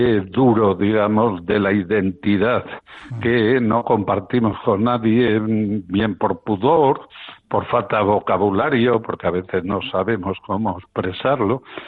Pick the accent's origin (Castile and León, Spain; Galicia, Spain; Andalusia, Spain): Castile and León, Spain; León; En mi tierra origen, en León, yo he conocido hasta los 80 pueblos sin luz.